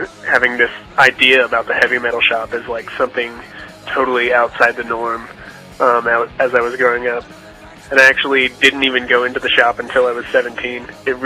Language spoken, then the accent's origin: English; Utah, United States; growing up in Utah County, it was an issue that was kind of controversial for the time